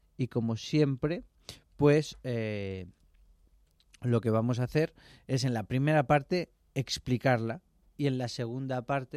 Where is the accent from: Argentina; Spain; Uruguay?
Spain; Madrid, Community of Madrid; accent: Madrid; Tengo acento de Madrid.